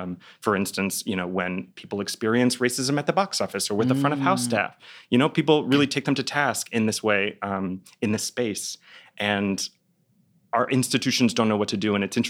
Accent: Dallas, Texas, United States; I'm from Dallas, Texas.

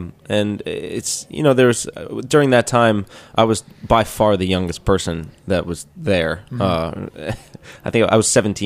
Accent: Bellmore, New York, United States; I grew up in Belmore, in Long Island.

